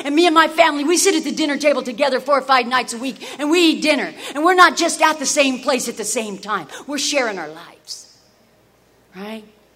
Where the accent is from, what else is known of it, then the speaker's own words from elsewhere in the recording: Phoenix, Arizona, United States; I'm a junkie from South Phoenix that lived in a box